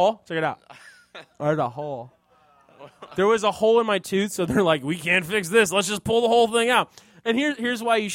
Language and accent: English; Chicago, Illinois, United States; I'm from Chicago.